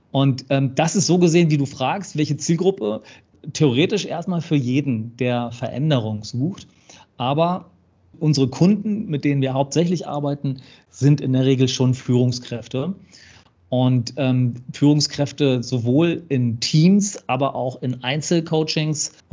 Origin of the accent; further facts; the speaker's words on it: Hamburg, Germany; gebürtiger Hamburger, habe hier quasi meine komplette Berufs- und Ausbildungszeit in Hamburg verbracht